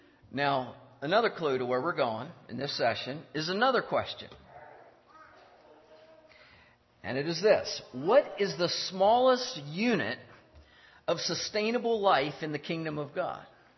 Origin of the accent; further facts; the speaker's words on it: the South, United States; I'm from the South. That's why I say y'all.